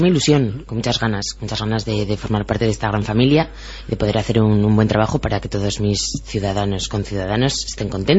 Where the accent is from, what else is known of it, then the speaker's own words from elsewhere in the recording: Peralta, Navarre, Spain; Peralta es maravilloso. Peralta es el mejor pueblo del mundo mundial. No, Peralta es una población de 6.000 habitantes, que se sitúa